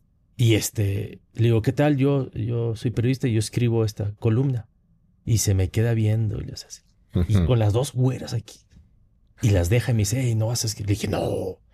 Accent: Monterrey, Nuevo León, Mexico; moved away as an adult; now in Mexico City, Mexico; Monterrey. Toda mi vida fue Monterrey hasta 2018 que me vine a vivir aquí.

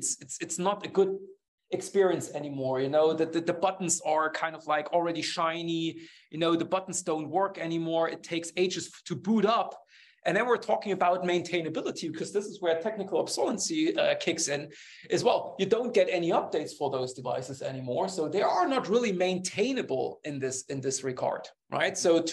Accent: East Germany, Germany; English is a second language; I grew up in East Germany and we didn't have access to some of the nice things.

